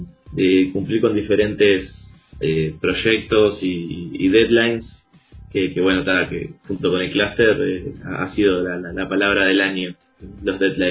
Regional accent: Maldonado, Uruguay; born there; now in Montevideo, Uruguay; yo tengo 28 años, soy nacido de Maldonado, pero estoy viviendo acá en Montevideo hace aproximadamente 7, casi 8 años.

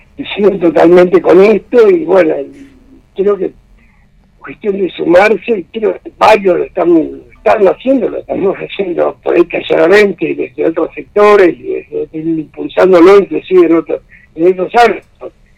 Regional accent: Argentina; del error que hemos cometido como argentinos

